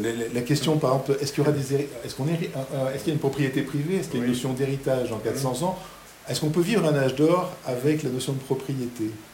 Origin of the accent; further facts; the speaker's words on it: France; now in Belgium; même si je suis français, je réside pour l'instant en grande partie en Belgique.